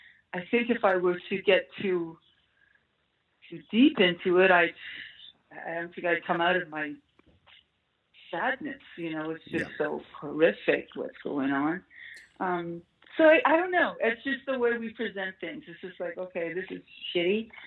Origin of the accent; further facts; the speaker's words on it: Canada; Well, I'm Canadian. That's what we do.